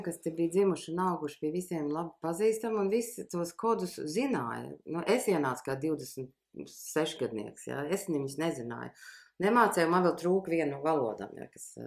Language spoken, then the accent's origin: Latvian; Sweden; Ja es uzaugu Zviedrijā, tur ir kalni, mēs regulāri braucām uz kalniem, gan ar skolu, gan ar ģimeni, slēpot un tā.